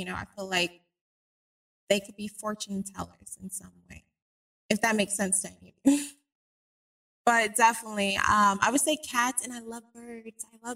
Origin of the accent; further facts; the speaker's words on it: Jamaica; because I am Jamaican